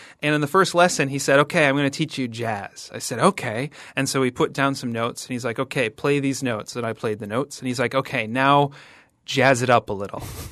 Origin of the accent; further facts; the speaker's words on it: Midwest, United States; And as a kid kind of growing up in the Midwestern suburbs